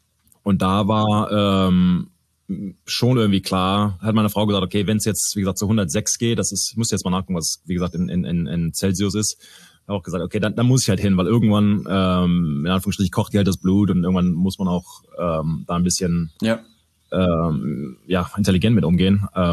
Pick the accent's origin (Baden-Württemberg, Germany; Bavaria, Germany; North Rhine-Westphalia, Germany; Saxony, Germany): North Rhine-Westphalia, Germany; Neuss; also born or lived in Düsseldorf; Ich bin in Düsseldorf geboren, bin aber relativ schnell damals Neuss in Nordrhein-Westfalen, umgezogen mit meiner Familie, also meine beiden Eltern und hab eine ältere Schwester, Stephanie, und haben da lang gelebt und sind dann nach Karst umgezogen